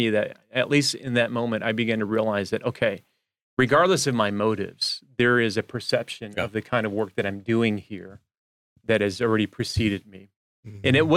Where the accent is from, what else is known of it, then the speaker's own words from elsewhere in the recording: Detroit, Michigan, United States; I grew up in Detroit, which is only 4 hours away though.